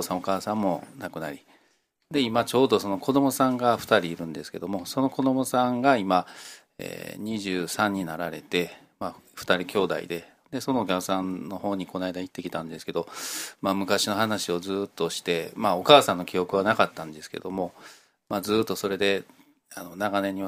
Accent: Nara, Japan; now in Kyoto, Japan; まあ、僕は奈良ですけど京都に来て

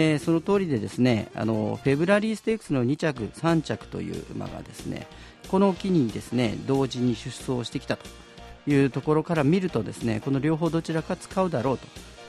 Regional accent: Kyoto, Japan; 京都であります、私の地元ですからね

